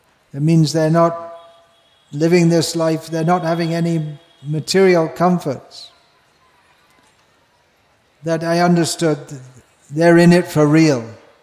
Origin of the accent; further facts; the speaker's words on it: England, United Kingdom; growing up in England in those days, we didn't even hear, we didn't even know about the concept of reincarnation at all.